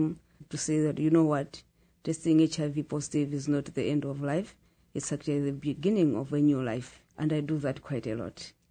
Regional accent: Malawi; I come from Malawi, which is in the sub-Saharan regions in southern Africa.

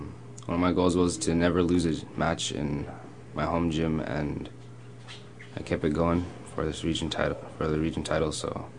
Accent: Quinhagak, Alaska, United States; I'm from Quinnahock.

